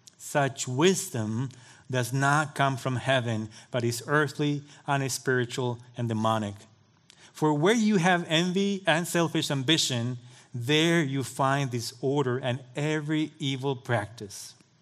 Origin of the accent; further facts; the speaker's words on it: Bolivia; I still remember being a very young boy, the youngest of four children, in my hometown in Bolivia, so South America, if you need to look in the map.